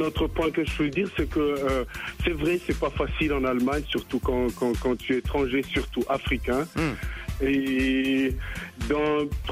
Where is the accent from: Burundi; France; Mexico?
Burundi; born there; also born or lived in Kenya / Rwanda / Tanzania; je suis de nationalité rwandaise. Je suis né d'un père jamaïcain, une mère rwandaise. Mais je suis né au Burundi et j'ai grandi en Afrique